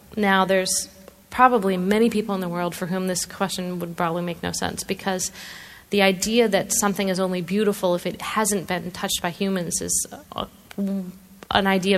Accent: Seattle, Washington, United States; Now, I grew up in Seattle, and I was brought up that way

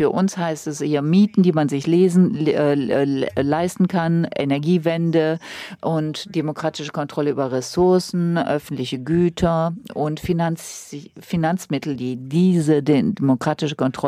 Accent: Rome, Lazio, Italy; Ich komme aus Rom, aber ich reise auch oft nach Neapel.

